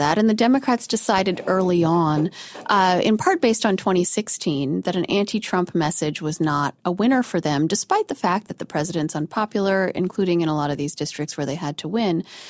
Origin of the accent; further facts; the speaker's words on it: Colorado, United States; in suburbs like where I grew up outside of Denver